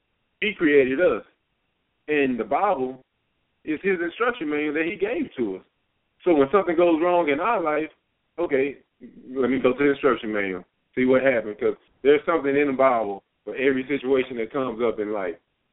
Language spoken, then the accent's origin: English; Longview, Texas, United States; And back in my hometown in Longview, Texas, you know, that's something that's really prevalent right now.